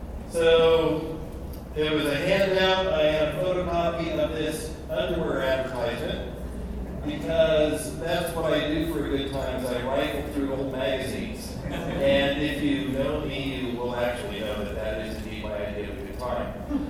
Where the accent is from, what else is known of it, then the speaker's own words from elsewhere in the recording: Pacific Northwest, United States; And I'm from the Pacific Northwest.